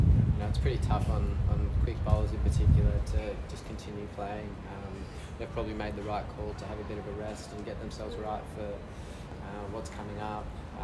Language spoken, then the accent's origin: English; Australia; India and then the Ashes are the two biggest hurdles as an Australian cricketer.